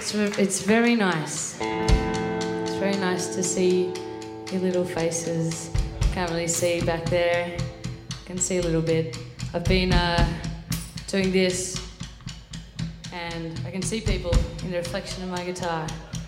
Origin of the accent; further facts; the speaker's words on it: Melbourne, Victoria, Australia; We're from Melbourne in Australia